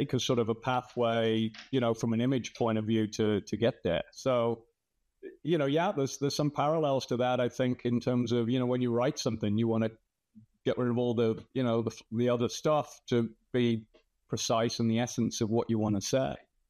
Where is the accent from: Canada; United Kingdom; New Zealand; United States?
United Kingdom; Birmingham, West Midlands; I grew up in Birmingham.